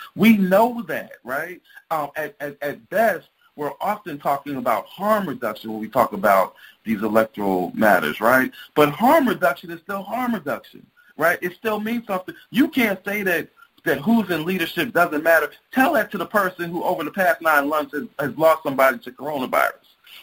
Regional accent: Bronx, New York, United States; moved away as an adult; I'm born and raised in the North, from the Bronx, New York, and I've lived in the South for the last 22 years.

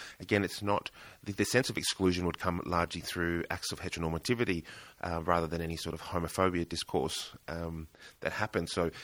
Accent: Darwin, Northern Territory, Australia; now in Broome, Australia; it didn't come out until I actually had left my hometown of Darwin.

